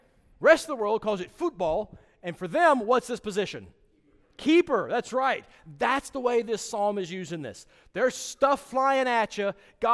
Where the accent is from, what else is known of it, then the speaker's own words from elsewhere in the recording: the South, United States; sorry, but I'm from the South, so I say Baal because it's easier to remember.